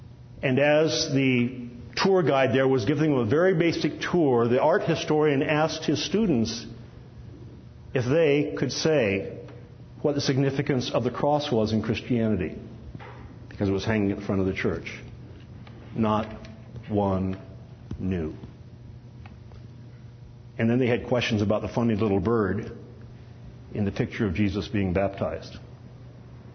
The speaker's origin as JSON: {"language": "English", "region": "Illinois", "country": "United States", "tie": "born or raised there", "moved": "yes", "said": "When I was growing up in the United States, in the Midwest, in Illinois, in a public school"}